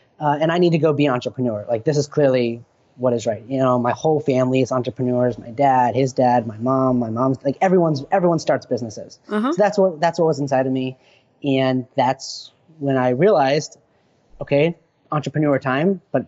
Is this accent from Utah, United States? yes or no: yes; Park City, Utah, United States; I'm selling, you know, ski tickets at the mountain I grew up at in Park City